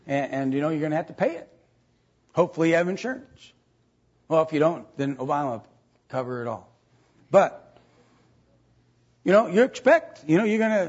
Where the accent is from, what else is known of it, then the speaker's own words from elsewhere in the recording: Wisconsin, United States; I grew up in Wisconsin. Wisconsin people are secularists.